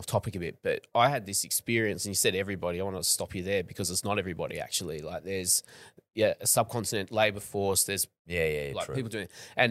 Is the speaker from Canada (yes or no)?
no; Australia; he goes, oh, where are you from? I'm from Australia.